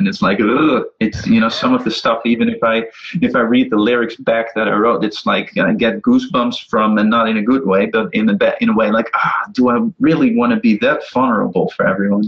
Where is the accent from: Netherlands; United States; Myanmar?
Netherlands; We all do in Holland, right? We're from Holland.